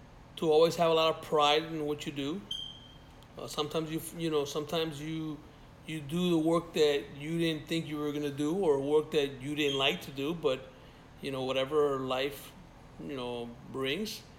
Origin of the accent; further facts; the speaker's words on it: Miami, Florida, United States; also born or lived in Cuba; Well, I grew up in Miami, Florida. I came from Cuba, me and my family, when I was three years old.